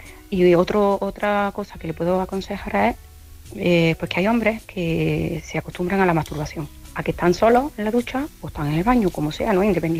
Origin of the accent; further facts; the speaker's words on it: Córdoba, Andalusia, Spain; now in Vigo, Spain; desde Vigo. Soy cordobesa.